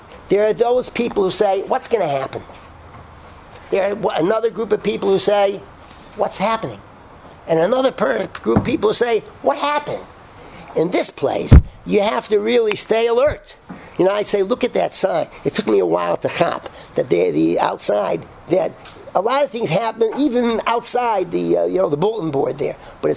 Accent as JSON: {"language": "English", "town": "Atlanta", "region": "Georgia", "country": "United States", "said": "I'm from Atlanta, where we have, you know, Atlanta's Coke, the real thing"}